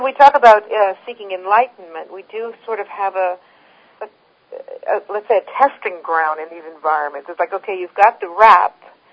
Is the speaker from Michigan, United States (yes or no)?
no; San Francisco, California, United States; since I'm from San Francisco, which is anything can happen land